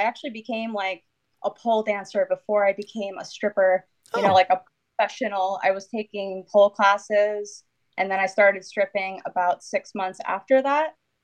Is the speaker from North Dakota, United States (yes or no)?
no; Connecticut, United States; So I'm from Connecticut, and for those of you that don't know, it's basically a tiny little state in between New York and Massachusetts.